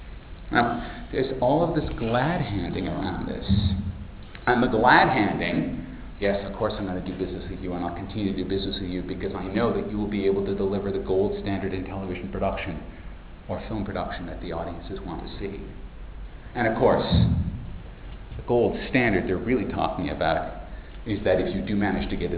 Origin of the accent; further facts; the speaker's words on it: United States; now in Australia; As an American, let me tell you, that's a very contentious issue.